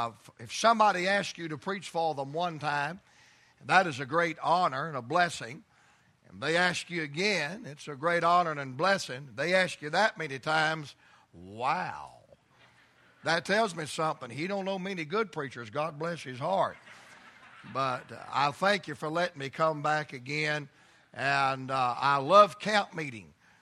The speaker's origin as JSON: {"language": "English", "town": "Atlanta", "region": "Georgia", "country": "United States", "said": "I'm from Atlanta, dude."}